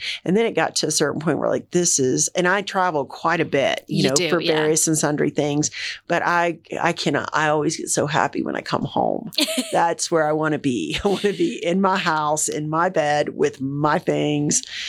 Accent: Florida, United States; I grew up in Florida where it's warm.

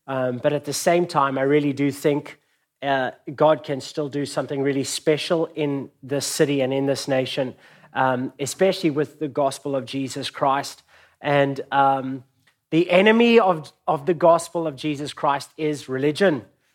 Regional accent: Johannesburg, Gauteng, South Africa; I come all the way from Johannesburg, South Africa.

